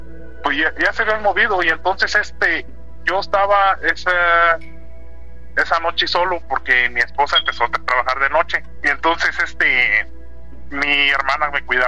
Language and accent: Spanish; Michoacán, Mexico; De Michoacán.